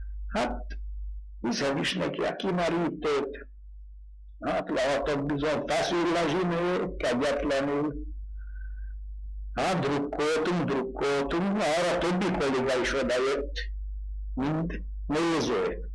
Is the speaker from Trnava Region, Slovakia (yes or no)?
yes; Galanta, Trnava Region, Slovakia; 1925. március 3-án születtem, Paksonparban. … Galantai lakos, mert ma a születésem után 2 év múlva majd Galantán lakunk.